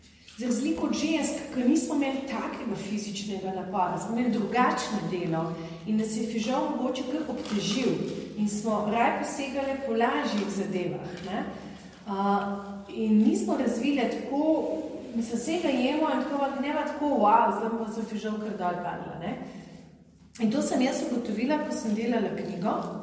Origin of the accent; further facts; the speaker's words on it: Ribnica, Southeast Slovenia, Slovenia; Se pravi, prihajam iz Ribance in vsak recept ima svoj pregovor v ribniškem narečju.